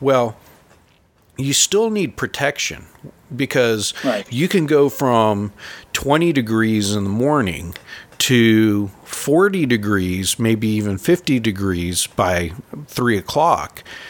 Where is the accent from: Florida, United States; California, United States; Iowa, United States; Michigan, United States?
California, United States; I grew up in California, and a lot of people go to the desert thinking, oh, it's the desert.